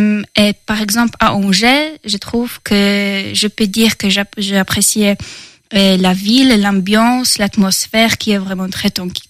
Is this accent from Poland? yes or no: yes; Gdynia, Pomeranian Voivodeship, Poland; born there; French is a second language; Et ma ville natale, Gdynia, il faut profiter des charmes de la mer Baltique.